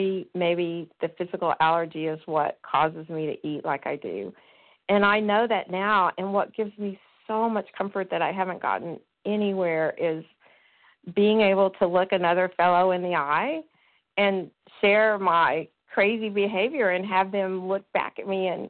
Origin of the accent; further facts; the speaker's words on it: Texas, United States; I'm from Texas.